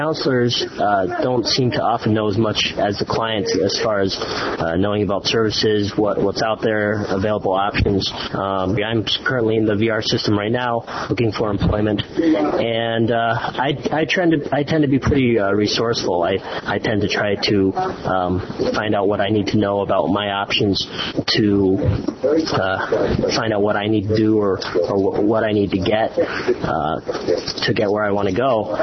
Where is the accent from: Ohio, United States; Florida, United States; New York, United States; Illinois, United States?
Illinois, United States; Chicago; I'm from Chicago.